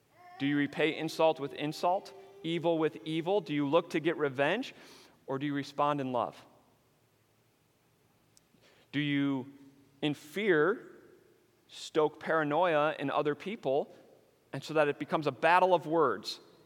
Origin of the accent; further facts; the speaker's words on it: Chicago, Illinois, United States; I'm from Chicago, and most of you know I'm a Bears fan